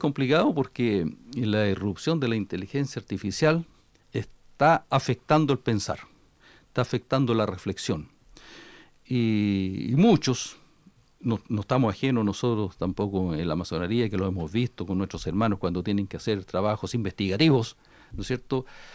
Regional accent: Cauquenes, Maule, Chile; Yo soy de Cauquenes

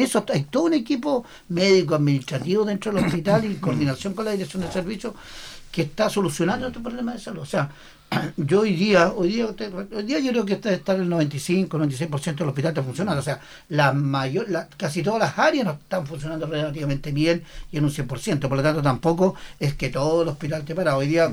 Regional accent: Biobío, Chile; Mira, yo vengo de la provincia de Arauco.

